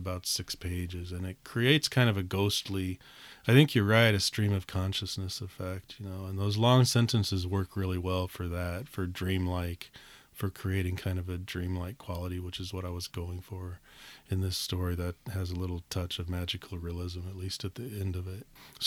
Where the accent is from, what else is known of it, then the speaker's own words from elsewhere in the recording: United States; I mean, I grew up in America, but it remains to me one of the most exotic places in the world.